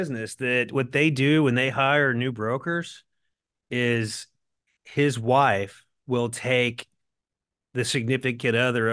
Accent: Norman, Oklahoma, United States; I mean, I grew up in Norman and I went to OU.

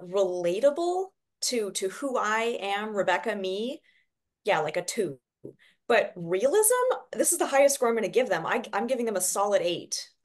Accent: Nevada, United States; Originally from rural Nevada, now living in Maine.

